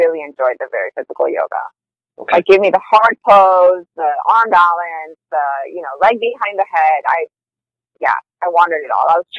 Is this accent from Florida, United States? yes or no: yes; Miami, Florida, United States; also born or lived in Peru; I'm originally Peruvian, but I've grown up for, you know, the last 30 years of my life in Miami.